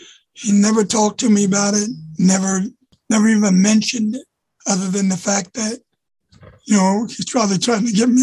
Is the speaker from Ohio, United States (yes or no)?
yes; Worthington, Ohio, United States; I was born and raised in Worthington, Ohio.